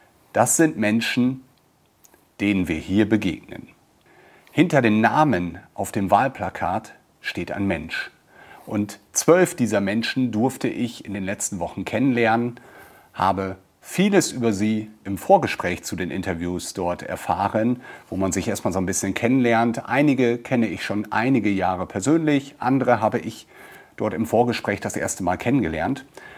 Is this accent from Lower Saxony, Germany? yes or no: yes; Emlichheim, Lower Saxony, Germany; Bei uns in Emlichheim gab es ja eine etwas turbulentere Wahl der Kandidaten